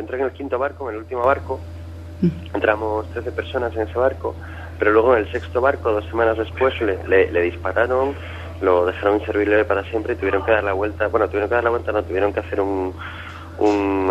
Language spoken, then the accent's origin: Spanish; Spain; por lo menos español soy el único y somos 6 europeos